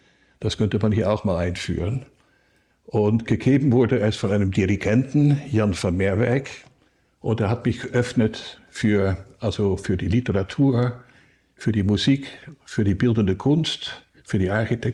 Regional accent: Netherlands; German is a second language; now in Germany; An meiner Sprache hören Sie, dass ich aus den Niederlanden komme.

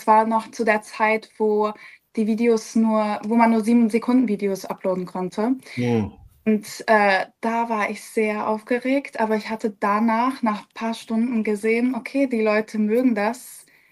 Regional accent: Berlin, Germany; Also ich komme aus Berlin. Ich wohne auch noch in Berlin.

